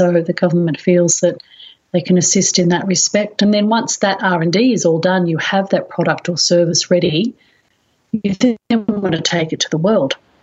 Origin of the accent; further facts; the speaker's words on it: Sydney, New South Wales, Australia; now in Melbourne, Australia; I'm originally from Sydney, living in Melbourne now.